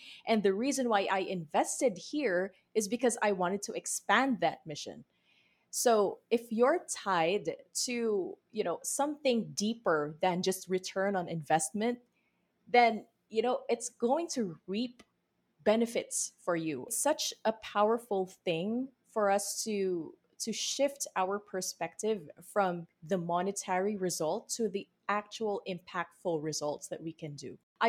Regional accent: Philippines; You know, I think for me, you know, being a Filipino who invested in such a high ticket course

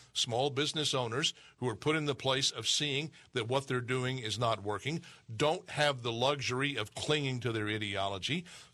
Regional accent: Texas, United States; we have Pat Fallon, Congressman Pat Fallon, also from my home state of Texas

